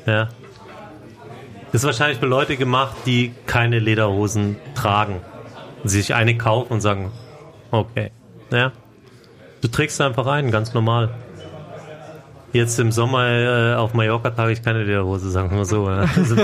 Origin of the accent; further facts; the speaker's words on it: Bavaria, Germany; Und als Bayer hatte ich da 0,0 Probleme.